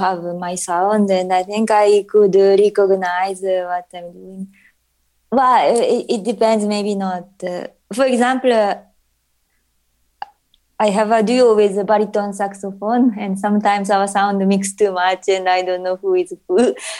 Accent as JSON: {"language": "English", "town": "Sapporo", "region": "Hokkaido", "country": "Japan", "second_language": "English", "lives_now": "Berlin, Germany", "said": "I'm from Sapporo, Japan."}